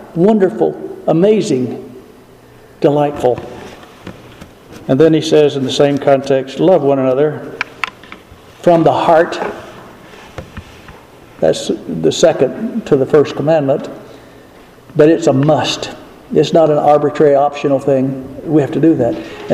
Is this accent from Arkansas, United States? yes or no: no; Georgia, United States; I could get lost in southern Georgia, that right near my hometown. It's changed. Old friends are not there.